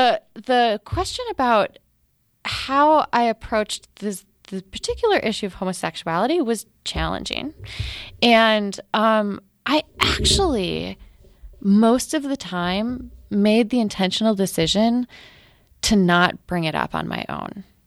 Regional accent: Minnesota, United States; I grew up in Minnesota, which is the sort of Lutheran hotbed in the United States

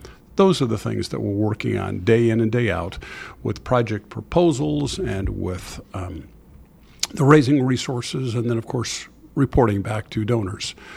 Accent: Boston, Massachusetts, United States; also born or lived in West Africa; The Boston area.

